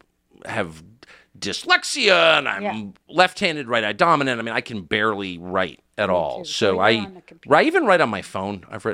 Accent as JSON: {"language": "English", "country": "United States", "said": "And I was like, I'm an American. Like, they can't do anything to me."}